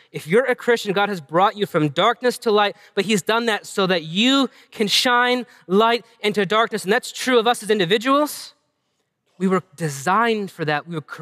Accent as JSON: {"language": "English", "region": "New England", "country": "United States", "tie": "born or raised there", "said": "maybe it's just because I grew up in New England, and so we have all these lighthouses up and down the coast, and it kind of reminds me of home."}